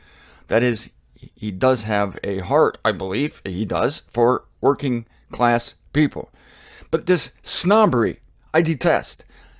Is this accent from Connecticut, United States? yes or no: no; Canton, Ohio, United States; I'm from Canton, Ohio. It's a city. I was raised in the suburbs, so my fingernails are clean.